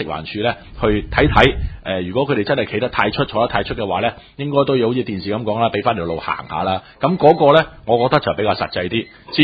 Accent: Hong Kong; 咁我相信我哋香港人嘅胸襟就好廣闊嘅。

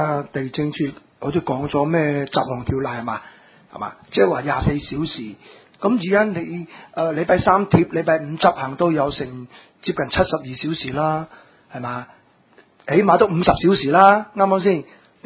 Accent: China; 尤其我哋中國人就係咁㗎

